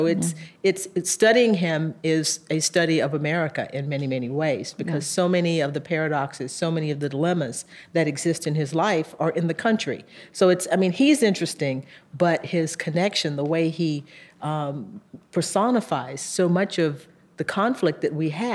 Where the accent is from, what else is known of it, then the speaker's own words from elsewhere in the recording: the South, United States; Exactly. Well, yeah, history was something that I was making, and I was very aware of that.